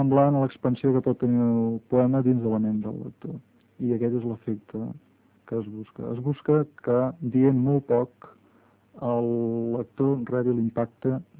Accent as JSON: {"language": "Catalan", "town": "Barcelona", "region": "Catalonia", "country": "Spain", "said": "jo soc barceloní, per tant, soc mediterrani occidental"}